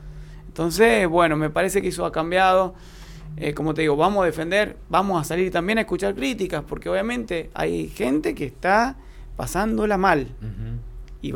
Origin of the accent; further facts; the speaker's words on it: San Juan, Argentina; hacia afuera somos todos sanjuaninos y sanjuaninas que queremos lo mejor para esta provincia.